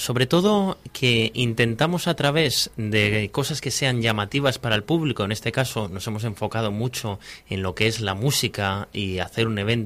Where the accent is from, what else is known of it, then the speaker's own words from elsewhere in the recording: Cantabria, Spain; En mi caso, que soy de la zona occidental, si tuviera que a empezar por un aroma, por un sabor, y sobre todo que evoca la infancia, hablaría de los cocidos montañeses